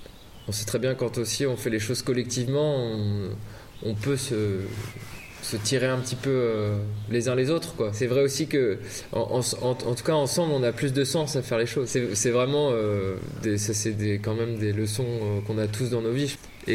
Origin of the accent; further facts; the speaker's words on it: Lannion, Brittany, France; Je suis né à Lannion et j'ai fait l'école d'Iwand, quoi. Du coup, moi, j'ai grandi quand même de mes 2 ans à mon lycée. En étant bretonnant